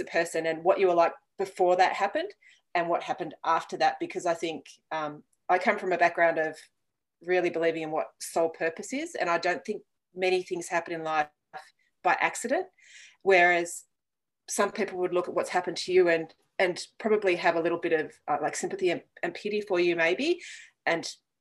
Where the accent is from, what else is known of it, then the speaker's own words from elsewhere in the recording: Canberra, Australian Capital Territory, Australia; I grew up in Canberra, but we used to spend a lot of time. We had a caravan in the house down at Tathra.